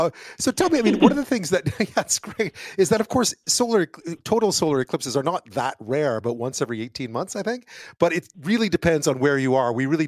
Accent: Montreal, Quebec, Canada; I grew up in Montreal

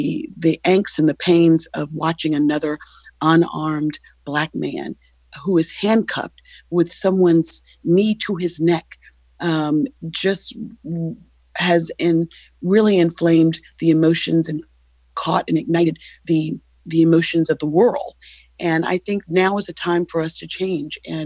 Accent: Selma, Alabama, United States; I proudly represent my home district, which includes Birmingham, Montgomery, and my hometown of Selma, Alabama.

